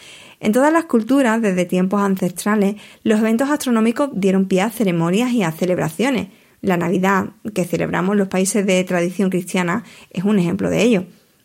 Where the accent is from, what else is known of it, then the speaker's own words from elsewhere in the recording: Huelva, Andalusia, Spain; no he hablado mucho de mi tierra, de Huelva